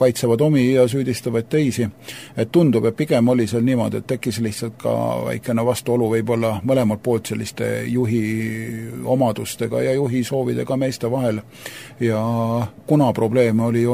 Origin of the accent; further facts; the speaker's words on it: Hiiu County, Estonia; täiesti põline hiidlane, igast suunast.